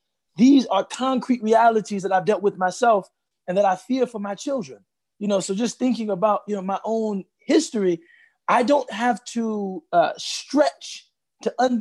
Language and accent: English; Chicago, Illinois, United States; And I'm from Chicago.